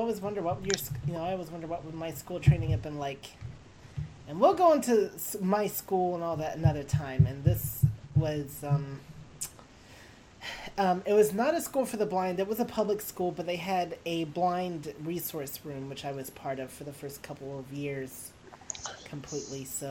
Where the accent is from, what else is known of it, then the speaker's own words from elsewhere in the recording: Florida, United States; I grew up in Florida, so...